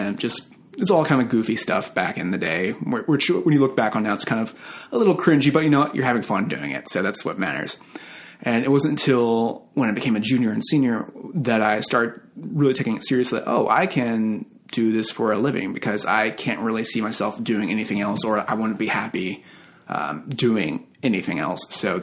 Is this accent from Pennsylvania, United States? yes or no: no; Houston, Texas, United States; moved away as an adult; also born or lived in North Carolina; now in Sherman Oaks, United States; Houston, Texas for 18 years. I went out to school in North Carolina at the University of North Carolina School of the Arts for film school.